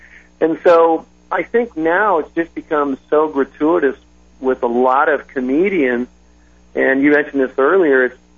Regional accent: Detroit, Michigan, United States; Well, growing up in Detroit, during the era that I grew up, I worshipped Gordie Howe.

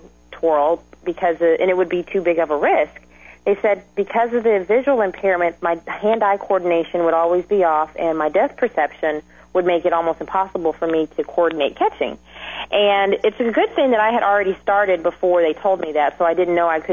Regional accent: Texas, United States; Well, I grew up in Texas, so I think that's just a rite of passage.

